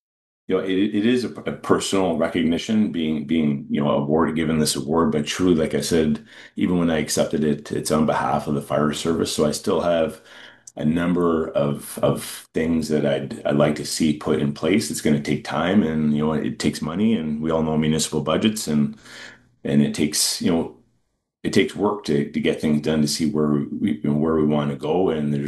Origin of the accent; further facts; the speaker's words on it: Scarborough, Ontario, Canada; I grew up in Scarborough, went to high school there, and moved around quite a bit through the GTA with my family.